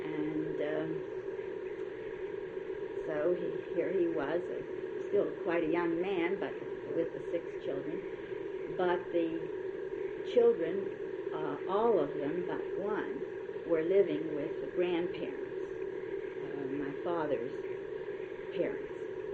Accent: Budapest, Hungary; born or raised there; also born or lived in Munkács

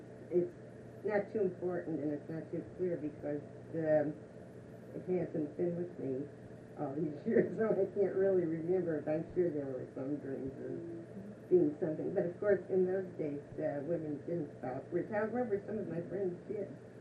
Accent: Chicago, Illinois, United States; moved away as an adult; I was born in Chicago, and I lived in Chicago until I was 20 years old.

